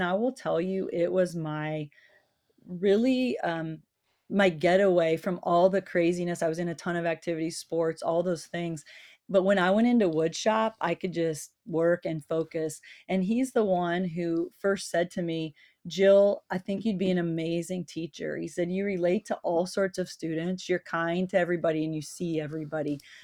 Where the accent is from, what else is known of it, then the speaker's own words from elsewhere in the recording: Nebraska, United States; I grew up in Nebraska, born and raised. I graduated in a class of 17.